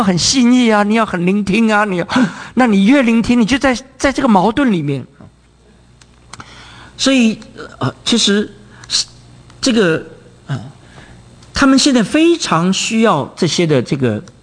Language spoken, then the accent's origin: Chinese; China